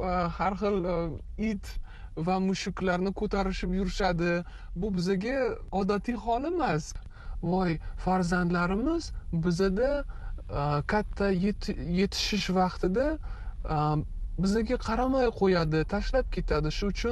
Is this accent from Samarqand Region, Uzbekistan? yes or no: no; Bukhara, Bukhara Region, Uzbekistan; moved away as an adult; now in United States; O'zbekistonlikman, Buxoro shahridan. Amerika kelib qolganimga 8 yil bo'lib qoldi. Green card yutib olganman.